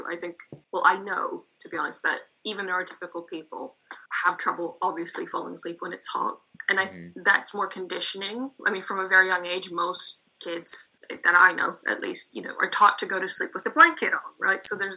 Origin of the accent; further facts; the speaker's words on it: Moscow, Russia; Parts of Russia, and I grew up in Moscow.